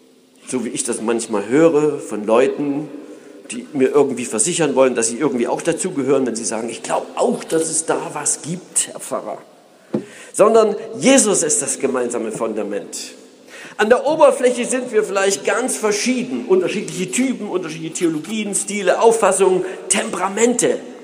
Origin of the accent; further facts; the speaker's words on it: Saxony, Germany; Ich bin ja im Osten Deutschlands aufgewachsen als ein Ossi aus Sachsen.